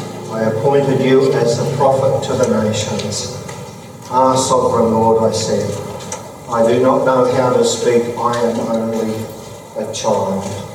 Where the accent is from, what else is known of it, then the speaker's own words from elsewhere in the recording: Toowoomba, Queensland, Australia; born there; Friday is my 60th birthday. So on the 3rd of August 1958, I was born in Toowoomba, Queensland, to Doreen, my mum, she was a housewife, and my dad, Clyde, who was a cheesemaker.